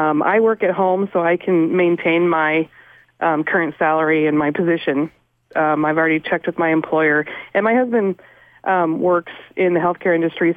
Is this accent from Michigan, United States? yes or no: no; California, United States; moved away as an adult; I'm not from New England. I'm originally from California.